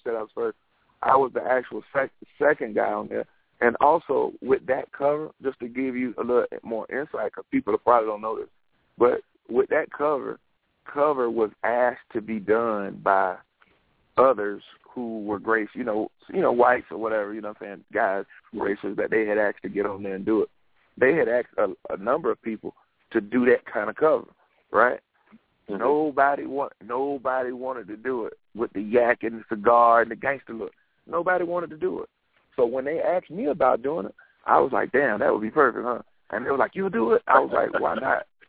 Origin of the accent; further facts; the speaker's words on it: Columbia, South Carolina, United States; We're all from Columbia, South Carolina.